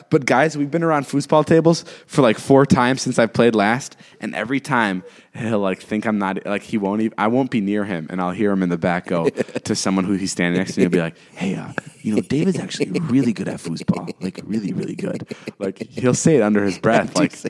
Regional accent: Slovakia; my dad, we're from Slovakia

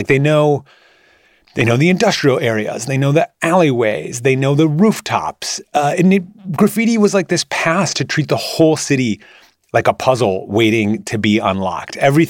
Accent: Minneapolis, Minnesota, United States; I grew up in Minneapolis. It's such a cool city. It is just fun, vibrant place.

